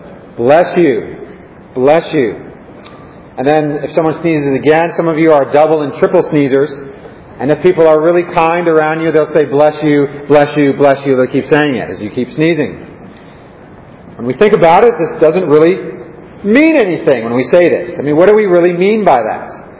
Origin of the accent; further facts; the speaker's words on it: California, United States; Growing up in California, we didn't talk about bless this and bless that and blessing here and blessing there. But here in the South, we use this kind of language.